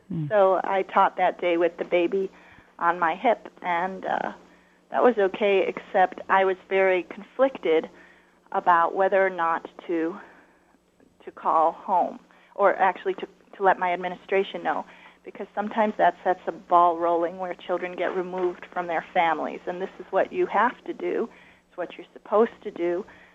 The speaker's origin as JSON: {"language": "English", "town": "Chicago", "region": "Illinois", "country": "United States", "tie": "born or raised there", "said": "I really believed that for myself as a child growing up in Chicago."}